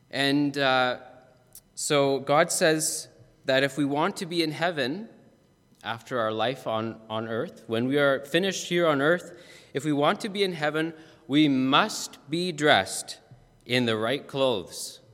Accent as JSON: {"language": "English", "town": "Roselle", "country": "United States", "said": "I'm from Roselle, hour and a half away from here. Same town as Julia."}